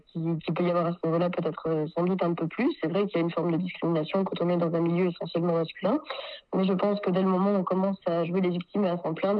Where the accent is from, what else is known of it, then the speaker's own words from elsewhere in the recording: Corsica, France; et puis aussi chez nous en Corse on a tendance à j'aime pas parler de susceptibilité mais j'aime parler de sens de la fierté.